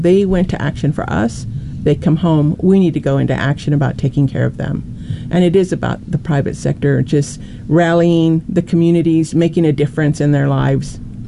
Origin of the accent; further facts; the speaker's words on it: Albuquerque, New Mexico, United States; now in Rio Rancho, United States; Yes, I'm from Albuquerque, New Mexico. I live actually in Rio Rancho